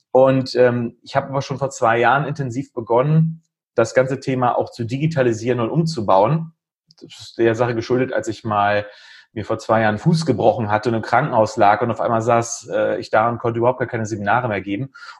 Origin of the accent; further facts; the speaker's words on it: Uelzen, Lower Saxony, Germany; Ich komme aus Uelzen, der Lüneburger Heide, bin 43 Jahre alt.